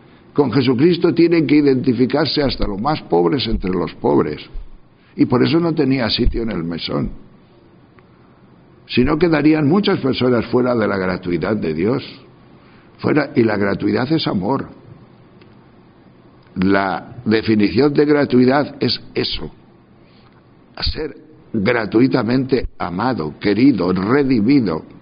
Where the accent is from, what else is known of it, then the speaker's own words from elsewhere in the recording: Tejerina, Castile and León, Spain; los de Tejerina, los de mi pueblo, son más altos